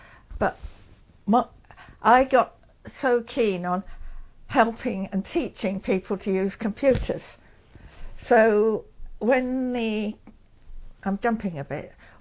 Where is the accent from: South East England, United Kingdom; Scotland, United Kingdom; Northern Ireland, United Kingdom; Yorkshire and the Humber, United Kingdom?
South East England, United Kingdom; Oxford; Yeah, so Oxford was my hometown.